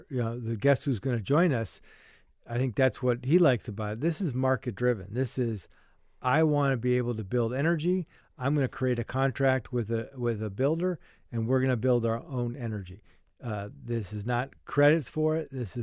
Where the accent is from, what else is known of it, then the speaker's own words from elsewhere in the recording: Ohio, United States; I'm from Northeastern Ohio, as you said, and we don't have a lot of expansive properties